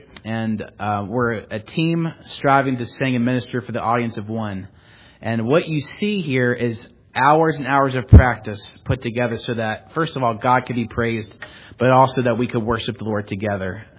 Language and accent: English; Philadelphia, Pennsylvania, United States; Most of you know that I grew up near Philadelphia, and I enjoy the Philadelphia Eagles.